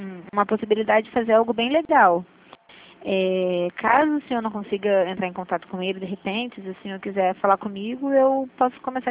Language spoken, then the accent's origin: Portuguese; Santa Cruz, Rio de Janeiro, Brazil; Eu sou de Santa Cruz.